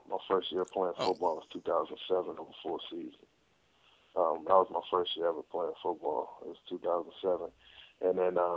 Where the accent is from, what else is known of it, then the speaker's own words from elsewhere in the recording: California, United States; just growing up in California, being a Pac-10 guy, my cousin was at USC.